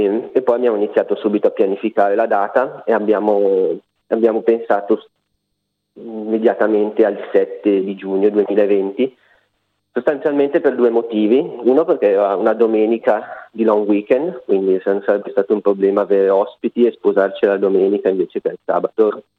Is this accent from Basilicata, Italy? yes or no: no; Como, Lombardy, Italy; now in Australia; per Natale siamo andati a Como, io sono di Como